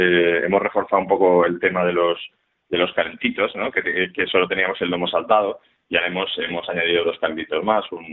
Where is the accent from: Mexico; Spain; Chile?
Spain; Valencian Community; Pues yo soy valenciano además de pura cepa